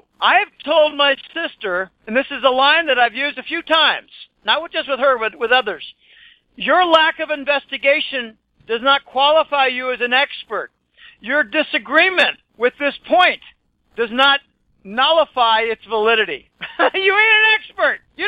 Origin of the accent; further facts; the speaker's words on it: Pittsburgh, Pennsylvania, United States; he's from my hometown of Pittsburgh.